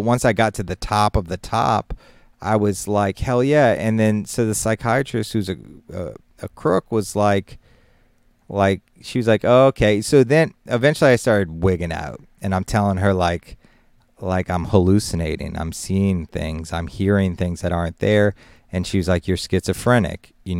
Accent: Louisiana, United States; I'm Cajun as hell. My brother's a chef. My uncle's a chef. My grandfather was a chef.

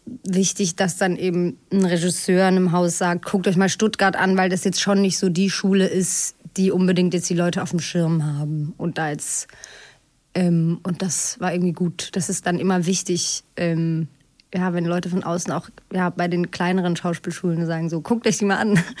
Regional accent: Switzerland; ich komme aus der Schweiz und in Basel und auch so in Bern.

